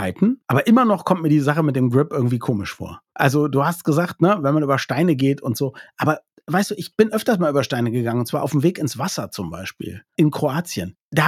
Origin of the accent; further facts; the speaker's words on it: Limburg, Hesse, Germany; Ich komme aus Limburg.